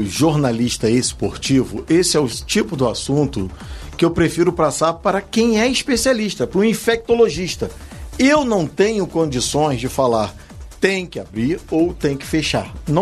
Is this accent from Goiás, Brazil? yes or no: no; Niterói, Rio de Janeiro, Brazil; ele é de Niterói, eu também sou de Niterói.